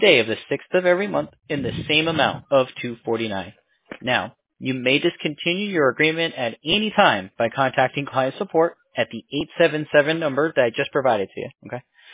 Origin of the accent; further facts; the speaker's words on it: California, United States; also born or lived in Bronx, New York; Well, I'm from New York, right? Born in Bronx, New York. Oh. Grew up in California for quite some time.